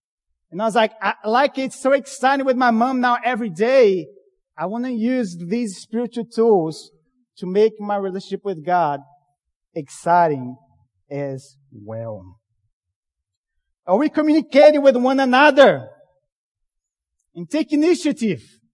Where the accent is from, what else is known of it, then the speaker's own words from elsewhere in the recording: Brazil; I'm from Brazil originally.